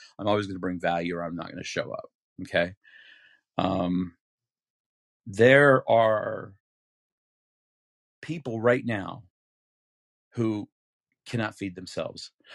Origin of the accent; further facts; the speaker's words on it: Utah, United States; Some people, which I'm very proud of because I'm from Utah